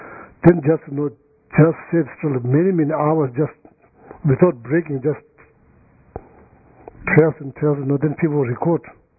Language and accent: English; North Carolina, United States; so I'm from North Carolina